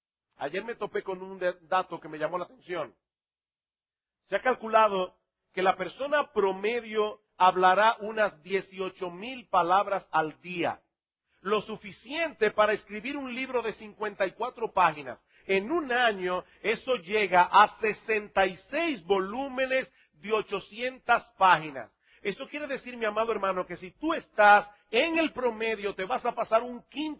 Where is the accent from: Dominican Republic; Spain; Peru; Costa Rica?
Dominican Republic; sí, yo soy dominicano